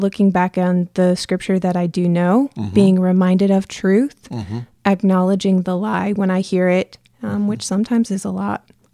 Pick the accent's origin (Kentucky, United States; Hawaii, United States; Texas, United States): Texas, United States; Plano; So I am from Plano, Texas.